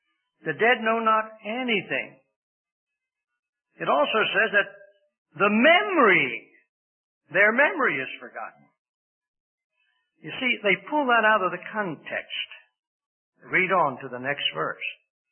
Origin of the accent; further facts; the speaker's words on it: Pennsylvania, United States; born there; I was born in Pennsylvania.